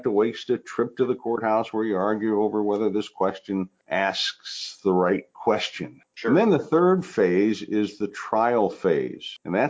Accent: New Orleans, Louisiana, United States; born there; I've lived in the St. Louis area for most of my life. I was born in New Orleans

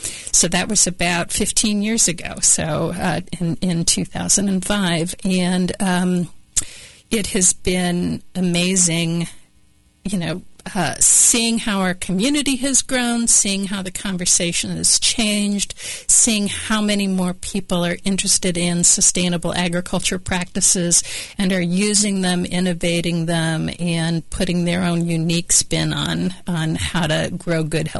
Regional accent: El Dorado, Kansas, United States; Yeah, I grew up outside of El Dorado, Kansas, and my parents weren't farmers, but my neighbors were

